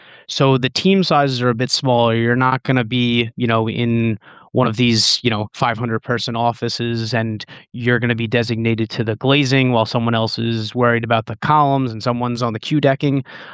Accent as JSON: {"language": "English", "region": "New York", "country": "United States", "tie": "born or raised there", "said": "And I grew up in Nassau County. It's a lot of your three-bedroom ranches, conventional construction."}